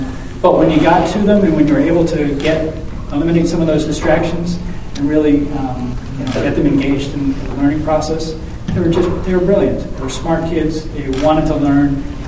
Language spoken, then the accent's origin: English; East Coast, United States; I'm from the East Coast, so I'm quite unaccustomed to do that.